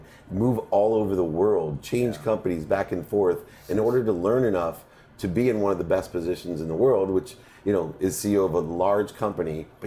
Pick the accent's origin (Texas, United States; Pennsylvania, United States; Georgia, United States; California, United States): California, United States; San Diego; you know, I'm from San Diego